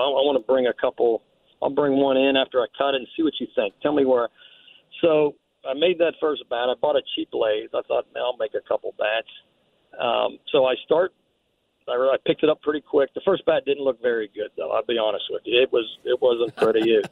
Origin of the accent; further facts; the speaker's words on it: Pittsburgh, Pennsylvania, United States; I grew up in an area of blue – I grew up around Pittsburgh. We grew up in a coal mining town.